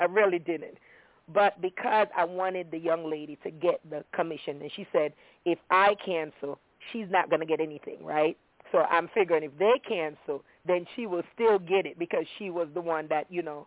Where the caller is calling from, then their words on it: Maryland, United States; I'm calling from Maryland.